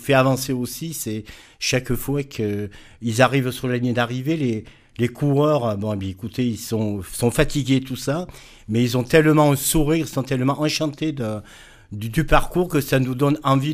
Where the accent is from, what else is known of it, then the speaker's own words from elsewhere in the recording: Auvergne-Rhône-Alpes, France; Alors, chez nous, chez nous, en Ardèche, ça monte et ça descend.